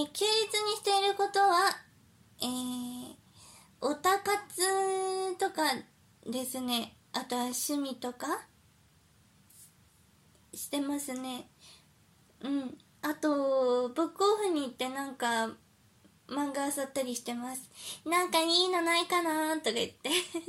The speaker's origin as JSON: {"language": "Japanese", "region": "Saitama", "country": "Japan", "lives_now": "Chiba, Japan", "said": "私埼玉出身なんですけど、最近千葉に引っ越しまして、"}